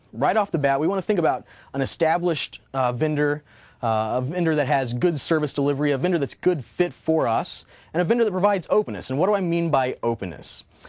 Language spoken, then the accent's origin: English; Chicago, Illinois, United States; I am from Chicago.